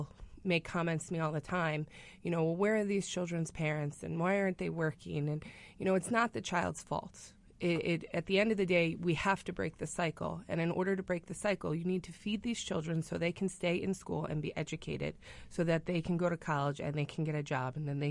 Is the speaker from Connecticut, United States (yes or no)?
no; New York City, New York, United States; now in Indiana, United States; And I'm not actually originally from Indiana. I'm from New York City.